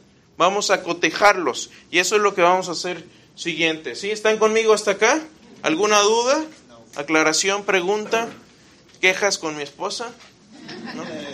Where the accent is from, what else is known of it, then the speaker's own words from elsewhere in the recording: Querétaro, Mexico; Yo soy de Querétaro. ¿Alguien de Querétaro acá? ¿Alguno de mis paisanos?